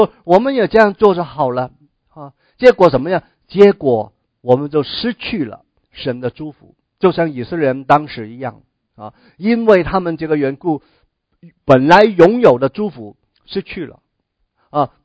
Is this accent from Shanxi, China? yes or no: no; Guangdong, China; 那我们广东人读这一句的时候